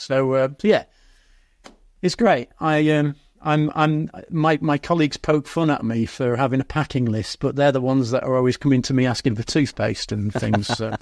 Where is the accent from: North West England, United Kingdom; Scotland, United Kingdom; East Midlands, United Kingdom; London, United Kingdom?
North West England, United Kingdom; Manchester; I grew up in Manchester in the 1990s.